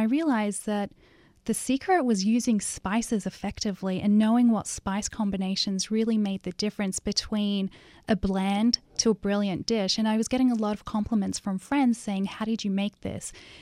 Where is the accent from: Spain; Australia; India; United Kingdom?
Australia; now in San Francisco, United States; Growing up in Australia, it's a melting pot of different cultures.